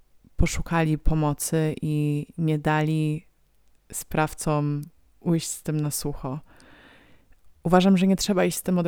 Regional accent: Pomeranian Voivodeship, Poland; no bo przecież jestem koniarą z Pomorza, tak?

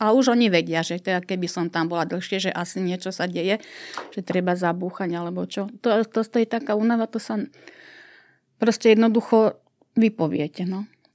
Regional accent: Malacky, Bratislava Region, Slovakia; Som síce z Bratislavského kraja, som z Malaciek

